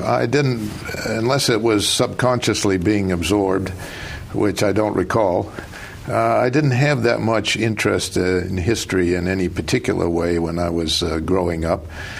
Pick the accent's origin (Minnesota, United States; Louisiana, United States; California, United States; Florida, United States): Minnesota, United States; also born or lived in North Dakota; actually born in North Dakota. I lived there till I was 6 years old, and then my family moved to Minnesota, and I grew up in Minnesota.